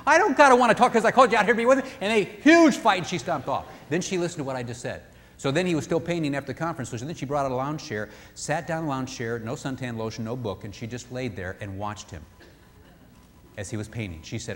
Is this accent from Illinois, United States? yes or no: yes; Peoria, Illinois, United States; I remember growing up in Peoria and riding my bike up and down. It was blue-collar city, and guys were always working on their cars.